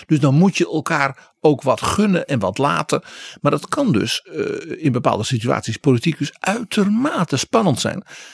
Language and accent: Dutch; Netherlands; De eerste, ja, dat is een beetje als Hollander denk je, ja natuurlijk.